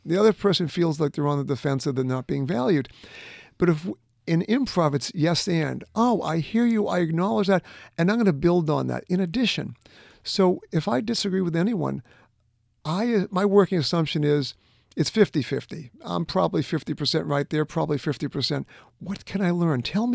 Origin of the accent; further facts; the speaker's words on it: Boston, Massachusetts, United States; I grew up in the Northeast. I grew up in Boston. I went to an Ivy League school. I was brought up Jewish.